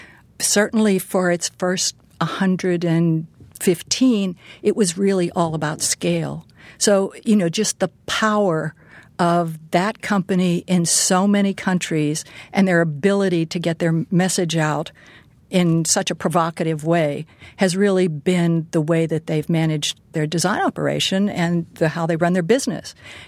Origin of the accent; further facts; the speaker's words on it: Pittsburgh, Pennsylvania, United States; won a sort of scholarship to Carnegie Mellon's art school for kids because I grew up in Pittsburgh